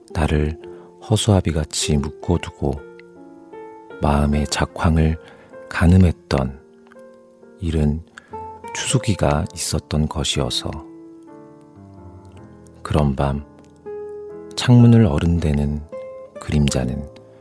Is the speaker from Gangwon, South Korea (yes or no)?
yes; Wonju, Gangwon, South Korea; 제가 어렸을 때 제 고향은 원주예요.